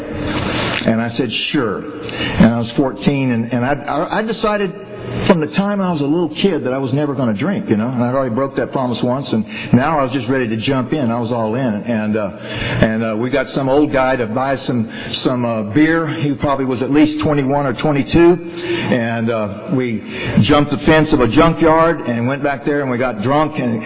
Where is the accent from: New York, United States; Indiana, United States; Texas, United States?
Texas, United States; I'm not from California. I'm from Texas. And all right. And I grew up a little country boy out in East Texas